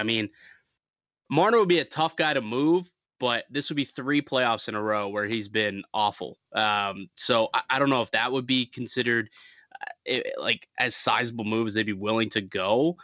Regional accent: Ontario, Canada; I'm from Ontario

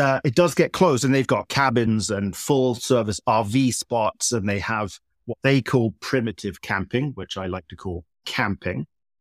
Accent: South West England, United Kingdom; now in Texas, United States; Yeah, exactly. British. Born and bred is, you know, I lived on Dartmoor. I lived in the West Country.

